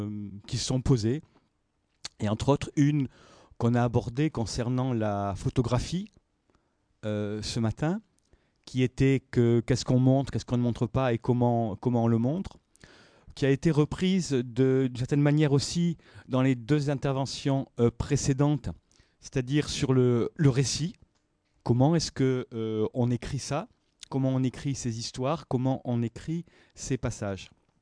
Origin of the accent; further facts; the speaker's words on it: Nice, Provence-Alpes-Côte d'Azur, France; Je suis niçois, même si j'ai vécu longtemps ailleurs, Sioux-Niçard, et je suis sensible aux trois frontières niçoises.